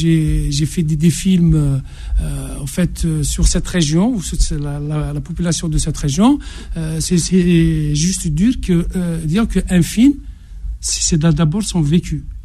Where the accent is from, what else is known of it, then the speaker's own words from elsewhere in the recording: Tizi Rached, Tizi Ouzou Province, Algeria; Quand j'ai dit que je venais de Tizi Rached